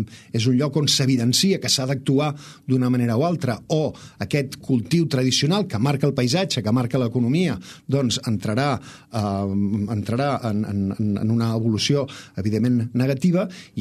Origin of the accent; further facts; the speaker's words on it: Catalonia, Spain; jo vinc de la Segarra. La Segarra, que sembla que sigui una comarca agrària, agrícola